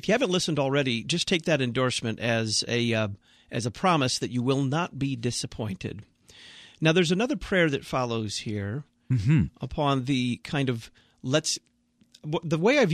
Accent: Dallas, Texas, United States; I can honestly say that while my hometown is Dallas, Texas, and the house that I grew up in, other people are living there now, I can go visit my parents.

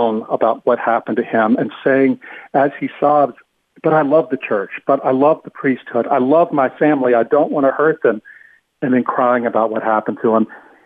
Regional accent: Louisiana, United States; I think here in Louisiana, my home state

